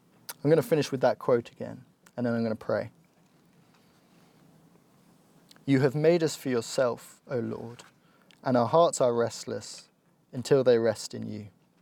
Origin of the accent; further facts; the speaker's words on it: London, United Kingdom; I'm from South London, so I am allowed to poke fun at Croydon, I think.